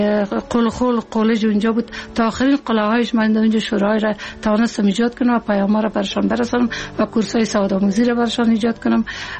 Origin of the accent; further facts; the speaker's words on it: Ghorband, Parwan, Afghanistan; also born or lived in Kabul; که ما در 56 سال قبل در یک فامیلی روشن فکر به دنیا آمدیم و مکتب دوره ابتدایی را در غربند اتمام رساندیم و دوره لیسه را در لیسه شدرانی شهر کابل تمام کردیم.